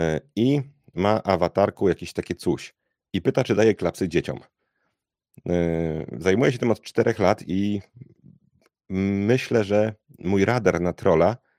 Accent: Gdynia, Pomeranian Voivodeship, Poland; Jestem z Gdyni w ogóle

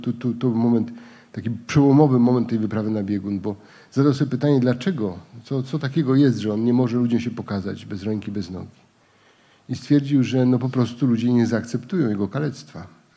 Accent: Greater Poland Voivodeship, Poland; Ja jestem z Wielkopolski.

